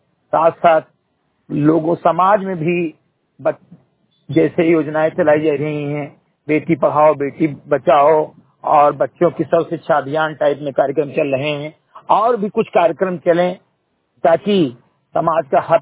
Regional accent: Uttar Pradesh, India; ग्राम सभा समरी गटही विकास खंड मेनपुरवा जनपद बहराइच का रहने वाला हूँ।

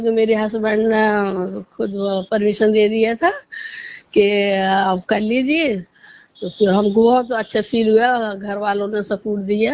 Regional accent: Banda, Uttar Pradesh, India; मैं बांदा जिले की रहने वाली हूँ।

